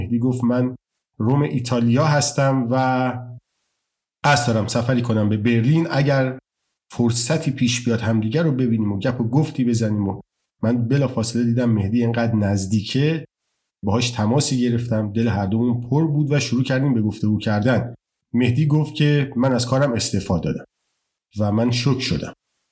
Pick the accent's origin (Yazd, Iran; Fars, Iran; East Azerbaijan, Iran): Fars, Iran; Shiraz; now in Germany; حالا من از شیراز اومدم، اونجا دیگه خیلی خیلی سرد بشه